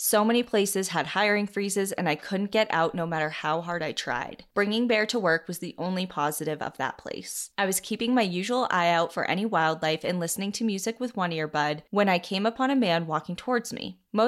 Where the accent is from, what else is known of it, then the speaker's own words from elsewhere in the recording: Colorado, United States; Growing up in Colorado, I know all of this information